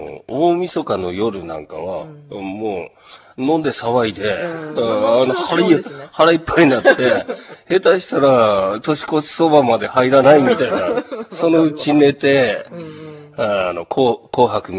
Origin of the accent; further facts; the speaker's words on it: Hokkaido, Japan; 自分も北海道なんでね。それが当たり前だと思ってたんですけど